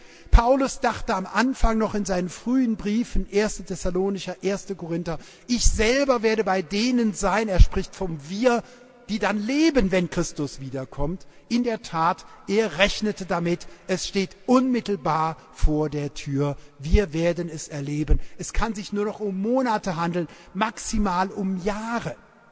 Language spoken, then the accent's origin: German; Rhineland, Germany; das kannte ich als Rheinländer noch gar nicht.